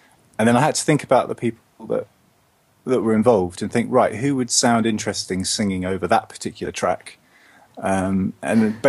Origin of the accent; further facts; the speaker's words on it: Cambridge, East of England, United Kingdom; So I grew up in Cambridge and was in all sorts of different bands with lots of different friends.